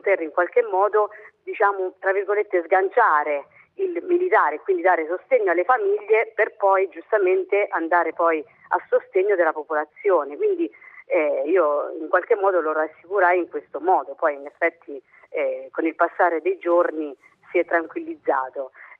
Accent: Abruzzo, Italy; anche noi siamo all'Aquila ormai dal 2007, quindi siamo comunque abruzzesi.

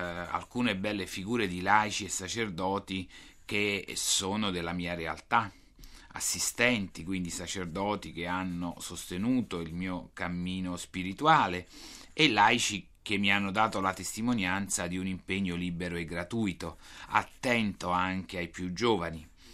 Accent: Pomigliano d'Arco, Campania, Italy; Io sono della diocesi di Nola, il mio paese è Pomigliano d'Arco

